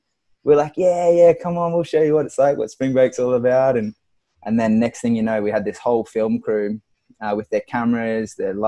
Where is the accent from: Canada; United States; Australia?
Australia; So this is back in 2013, you know, I'm young Australian, just looking to have a good time.